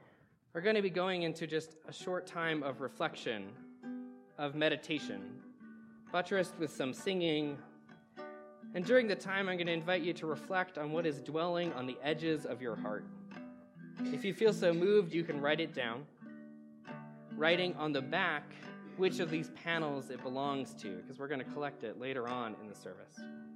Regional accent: Canada; as a Canadian, saying sorry in front of a group of Americans is only the bit is of intimidating.

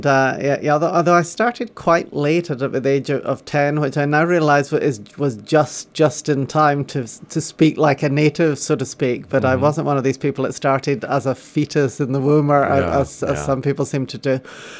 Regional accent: Glasgow, Scotland, United Kingdom; I'm actually from Glasgow in the west of Scotland

